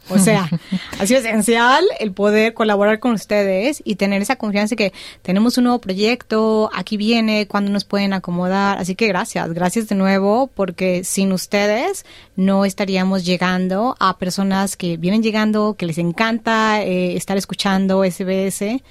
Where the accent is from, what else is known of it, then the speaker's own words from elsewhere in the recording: Mexico; Dulces con chile, como mexicanas.